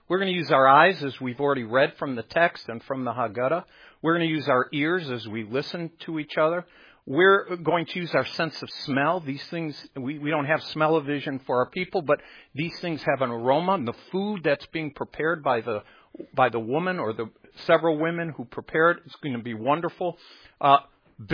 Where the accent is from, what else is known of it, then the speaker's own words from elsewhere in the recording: Cleveland, Ohio, United States; I grew up in Cleveland.